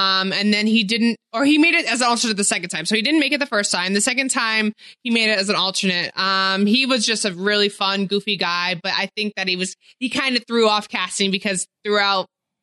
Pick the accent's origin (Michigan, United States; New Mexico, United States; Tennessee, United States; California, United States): California, United States; Eastvale; Yes, they're still in Eastvale, California. I grew up there and I graduated high school at Roosevelt High School.